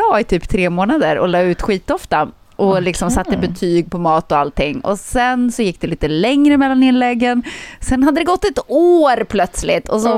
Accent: Jokkmokk, Norrbotten County, Sweden; Jag har ju åkt jättemycket skidor när jag var liten, eftersom jag är uppväxt i Jokkmokk.

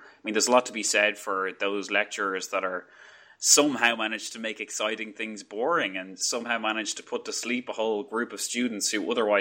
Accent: Ireland; as an Irish person

